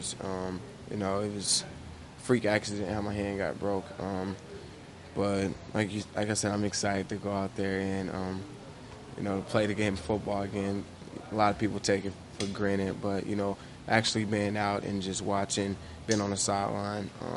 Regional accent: Dallas, Texas, United States; You know, I'm from Dallas. All my family's going to be here.

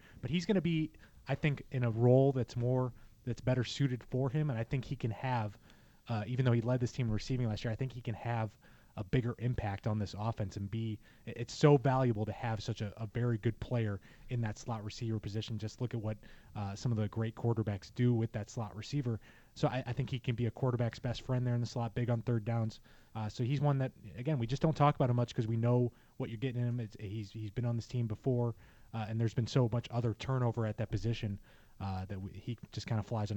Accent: Strongsville, Ohio, United States; now in Lakewood, United States; I grew up in Strongsville, which I don't even know if you classify that as west side, but it's like southwest side. But now, as a Lakewood resident, I have to fly the flag for the west side.

